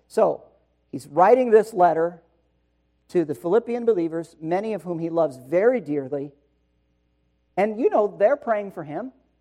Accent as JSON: {"language": "English", "region": "Indiana", "country": "United States", "said": "And we are from Indiana, our family is, and so we would watch the Indiana Pacers a lot."}